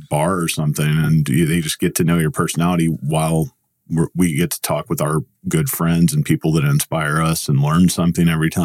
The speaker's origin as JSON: {"language": "English", "town": "Dallas", "region": "Texas", "country": "United States", "tie": "born or raised there", "said": "I grew up in Dallas, Texas."}